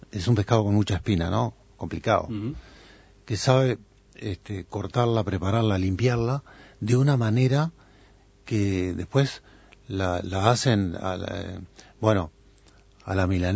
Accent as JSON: {"language": "Spanish", "town": "Melo", "region": "Cerro Largo", "country": "Uruguay", "tie": "born or raised there", "said": "El Melo, mi ciudad natal"}